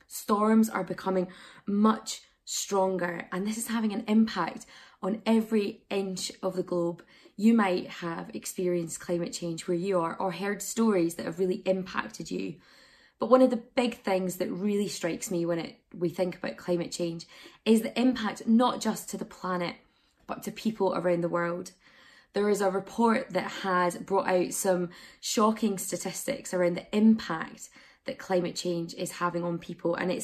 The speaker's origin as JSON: {"language": "English", "town": "Glasgow", "region": "Scotland", "country": "United Kingdom", "tie": "born or raised there", "said": "hosted in Glasgow in 2021, which is my hometown and where I live."}